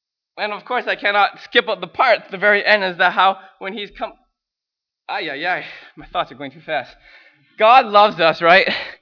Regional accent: Canada; at the end of the day, I'm still Chinese. I cannot lie about it. I have a Chinese name. My last name is Chinese. Right? So growing up in Canada

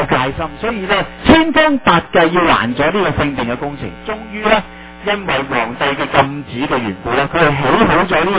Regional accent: China; 其实叫我哋中国人话叫有瓦遮头已经好好噶

